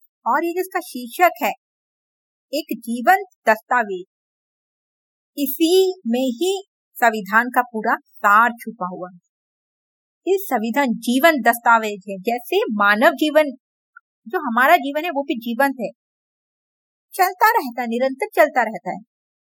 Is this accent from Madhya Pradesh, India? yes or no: no; Mumbai, Maharashtra, India; मैं मुंबई से हूँ और मैं शिक्षा के क्षेत्र में रिसर्च का काम कर रही हूँ।